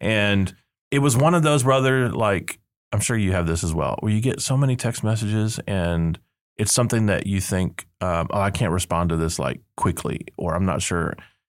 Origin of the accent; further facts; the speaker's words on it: England, United Kingdom; And I'm an English guy.